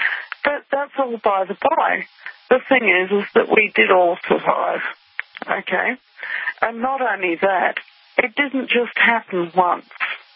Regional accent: New Zealand; born there; He was born in Scotland, and I was born in New Zealand.

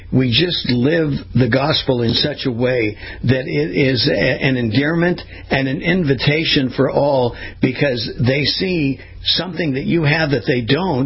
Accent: California, United States; that's my old stomping grounds. There, you know, I grew up in Ventura County.

